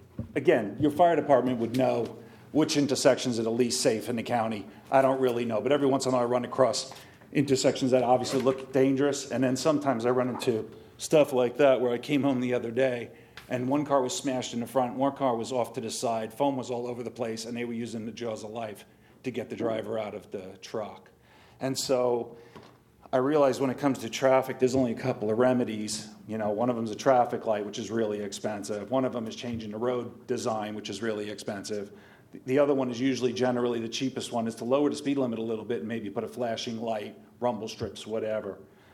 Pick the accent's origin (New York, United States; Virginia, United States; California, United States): Virginia, United States; I come from Virginia, and we had what was called tax districts